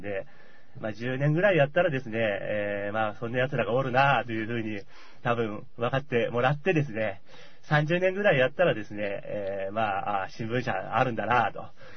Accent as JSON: {"language": "Japanese", "region": "Tokyo", "country": "Japan", "lives_now": "Kyoto, Japan", "said": "僕自身実は東京の出身で"}